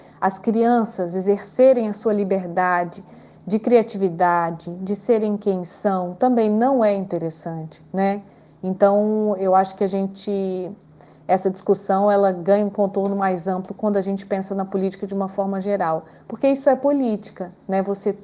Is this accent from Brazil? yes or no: yes; Patos de Minas, Minas Gerais, Brazil; Eu sou de Patos de Minas e estudava no meu primário, numa escola que se chamava Escola Polivalente, professora Elza Carneiro Franco